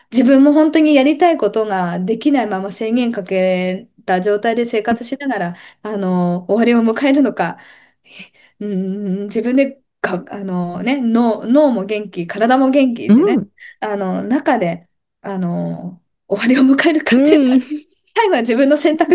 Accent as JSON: {"language": "Japanese", "region": "Tohoku", "country": "Japan", "tie": "born or raised there", "said": "本当私とかその東北育ちだったので"}